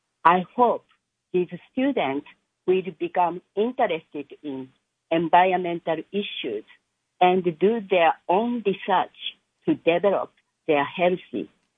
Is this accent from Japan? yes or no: yes; Tochigi, Japan; My home country, Tochigi Prefecture, is the birthplace of environmental activist, ecologist